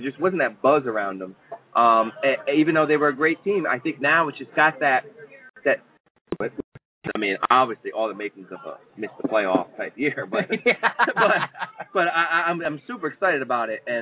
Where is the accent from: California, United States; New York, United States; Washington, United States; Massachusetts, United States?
New York, United States; we have to like the Knicks because I'm from New York.